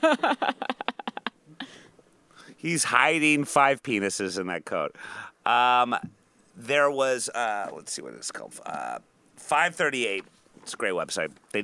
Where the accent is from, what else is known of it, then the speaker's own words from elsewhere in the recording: Midwest, United States; I'm from the Midwest. We get a lot of bats.